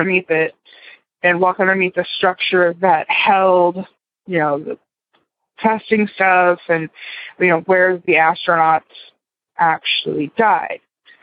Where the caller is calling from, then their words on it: Florida, United States; I'm calling from Brevard County, Florida.